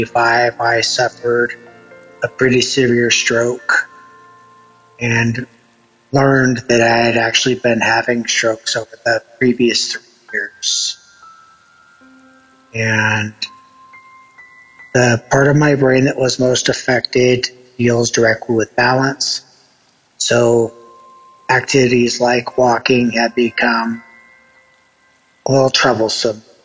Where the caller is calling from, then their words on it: Arizona, United States; I'm calling from Arizona. And this is my first time calling in.